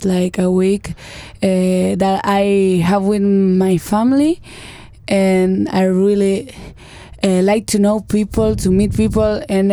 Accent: Argentina; I'm from Argentina, and I'm 19 years old, and I came here since I was like 12 years old.

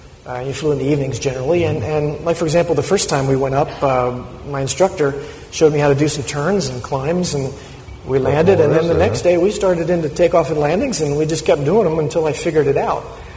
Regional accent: Pennsylvania, United States; born there; I was born in a small town outside of Harrisburg, Pennsylvania, on June 15th, 1896.

